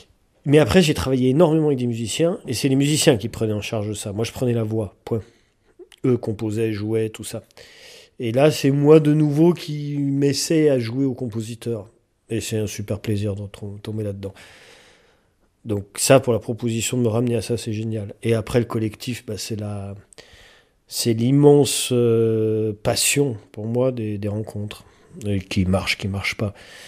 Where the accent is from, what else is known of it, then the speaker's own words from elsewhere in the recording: Auvergne-Rhône-Alpes, France; also born or lived in Lyon; je viens des Alpes, je suis né à Lyon, j'ai passé du temps à Lyon, mais je me considère avant tout comme alpin. Ça, c'est ma terre de cœur